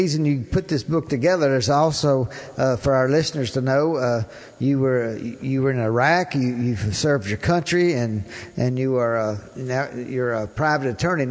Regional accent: Tupelo, Mississippi, United States; when he was in my hometown of Tupelo, Mississippi

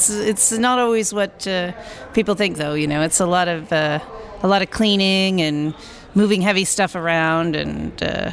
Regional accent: Napa Valley, California, United States; Well, I was saying I grew up in the Napa Valley, and my parents grew up in the Napa Valley.

